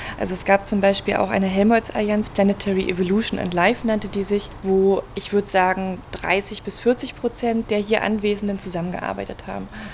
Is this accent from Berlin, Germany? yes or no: yes; Berlin, Germany; Ich komme ursprünglich aus Berlin